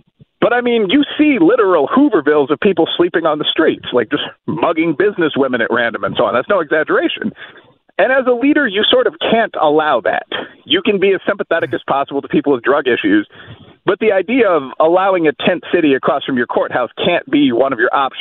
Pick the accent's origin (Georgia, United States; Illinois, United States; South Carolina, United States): Illinois, United States; Chicago; now in Louisville, United States; You know, I'm from Chicago and live in Louisville, so we have very, very similar issues.